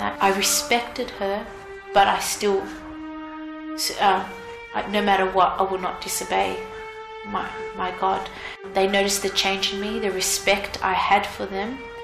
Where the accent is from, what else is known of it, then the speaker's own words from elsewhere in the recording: Sydney, New South Wales, Australia; born there; I was born in Australia, Sydney, and my family comes from Greece.